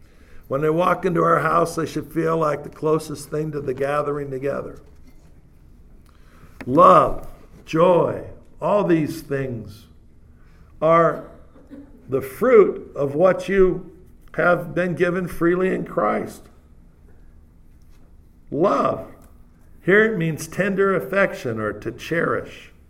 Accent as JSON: {"language": "English", "town": "San Francisco Bay Area", "region": "California", "country": "United States", "said": "I come from the San Francisco Bay Area like George does and Steve Zalesi."}